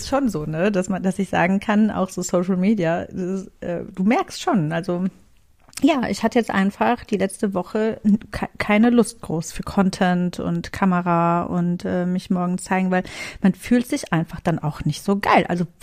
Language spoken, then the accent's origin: German; Cologne, North Rhine-Westphalia, Germany; Wir kommen ja aus dem Rheinland, eigentlich ich tatsächlich wirklich aus Köln familiär gesehen.